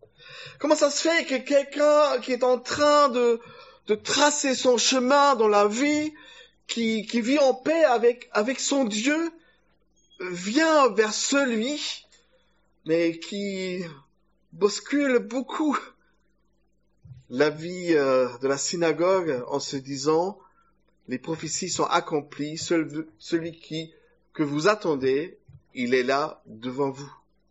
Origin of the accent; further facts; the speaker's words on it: Germany; Moi, je suis allemande.